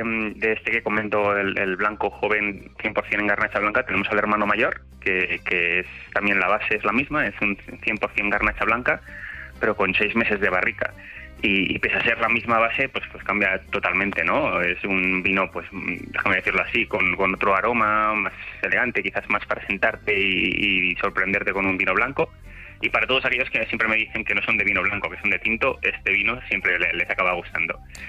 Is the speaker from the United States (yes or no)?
no; Nonaspe, Aragon, Spain; Así es, somos nonaspinos de Nonaspe. Estamos en cerquita de la frontera entre Cataluña y Aragón.